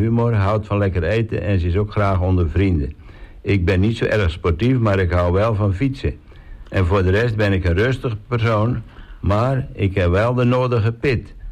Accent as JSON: {"language": "Dutch", "town": "Hilversum", "region": "North Holland", "country": "Netherlands", "tie": "born or raised there", "also_born_or_lived": "Almere", "moved": "as an adult", "lives_now": "Texel, Netherlands", "said": "En in 1966 ben ik in Hilversum geboren, weer ik tot mijn 26e woonteel. Daarna ben ik naar Almere verhuisd, waar ik 28 jaar woond heb. En in 2021 ben ik naar Texel verhuisd."}